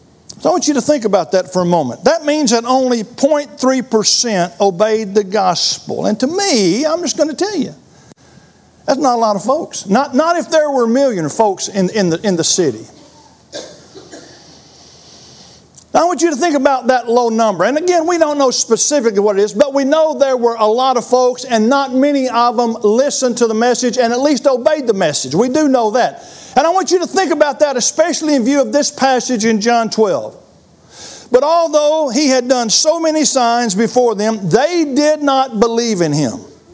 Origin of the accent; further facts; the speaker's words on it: Ball Knob, Arkansas, United States; now in Florence, United States; I came from Ball Knob, Arkansas. We had 2,000 folks when I grew up.